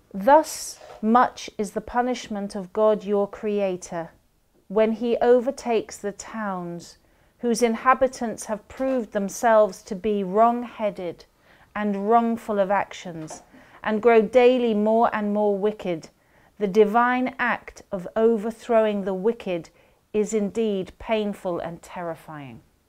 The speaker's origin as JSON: {"language": "English", "country": "United Kingdom", "said": "I am a British journalist, broadcaster, and human rights activist."}